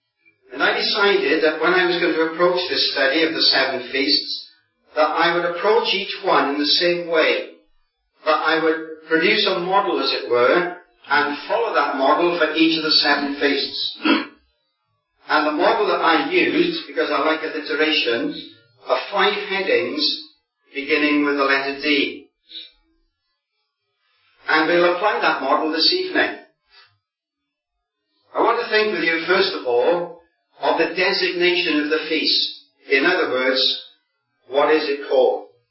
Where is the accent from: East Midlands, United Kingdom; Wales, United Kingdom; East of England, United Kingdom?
Wales, United Kingdom; although I'm Welsh, I am a coward.